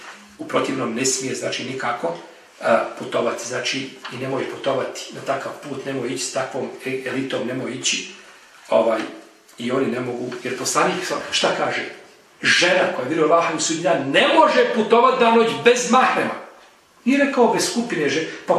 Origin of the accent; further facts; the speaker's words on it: Novi Pazar, Raška District, Serbia; Ja sam iz Novog Pazara